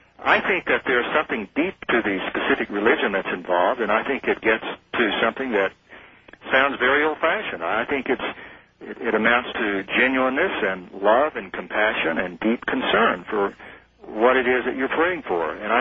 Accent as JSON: {"language": "English", "region": "Texas", "country": "United States", "tie": "born or raised there", "said": "I grew up in Central Texas, which we call the buckle of the Bible Belt."}